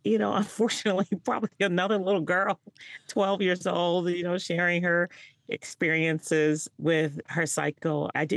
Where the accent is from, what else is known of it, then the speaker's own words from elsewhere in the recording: Memphis, Tennessee, United States; I was raised in the Bible Belt. So I was raised in Memphis in the 70s, going to school in the 70s and early 80s.